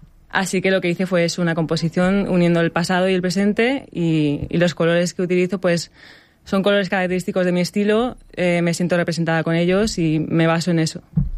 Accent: Monóvar, Valencian Community, Spain; Yo soy de Monóvar.

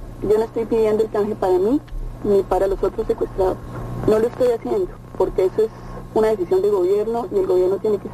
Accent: Colombia; Lo que no acepto como colombiano es el abandono.

